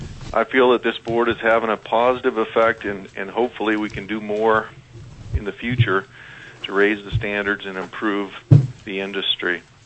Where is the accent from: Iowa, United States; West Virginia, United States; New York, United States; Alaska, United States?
Alaska, United States; Glennallen; I was born in Glen Allen, and I'm a lifelong resident of Alaska. I've hunted, trapped, and fished during most of my life here